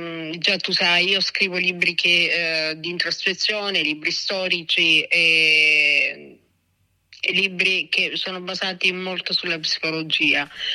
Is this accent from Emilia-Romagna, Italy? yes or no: no; Licata, Sicily, Italy; io sono siciliana, per la precisione sono di Licata, in provincia di Agrigento, la città considerata dei templi.